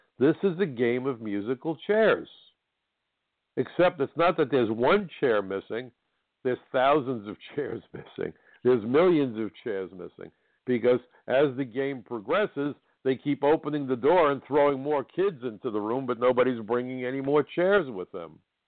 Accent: New York City, New York, United States; it was a complex of buildings in my hometown that were reduced to rubble, along with a couple of thousand innocent people.

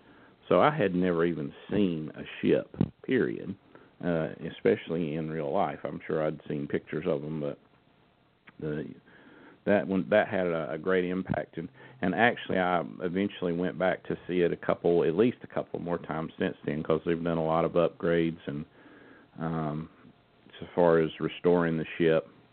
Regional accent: North Carolina, United States; I'm from the Piedmont area, Stanley County in North Carolina. We had moved down there because my dad's a pastor, and we had moved to a church down there.

